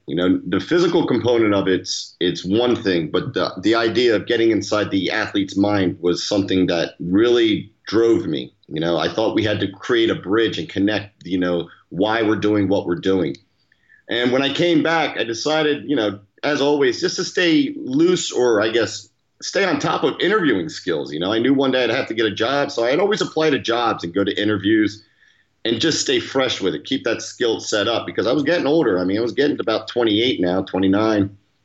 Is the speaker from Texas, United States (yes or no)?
no; New Jersey, United States; I grew up in New Jersey. My family actually – my mother's actually from England, and my dad is from Croatia. And so basically growing up in the south, outside of Philadelphia